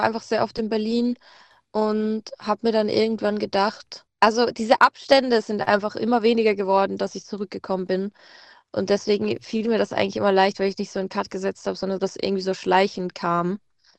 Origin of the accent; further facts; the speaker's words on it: Lower Austria, Austria; ich komme ja nicht direkt aus Wien. Ich sage immer, manchmal sage ich komme aus Wien, weil ich komme wirklich so an der Grenze zu Wien.